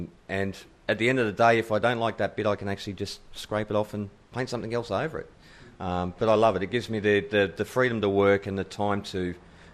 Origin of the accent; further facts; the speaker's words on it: Australia; I'm an Aussie bloke that likes a few quiet beers